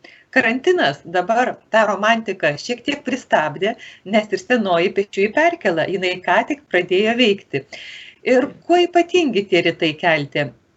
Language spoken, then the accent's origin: Lithuanian; Aukštaitija, Lithuania; Aš pati esu iš Aukštaitijos ir ten ruduo yra kitoks.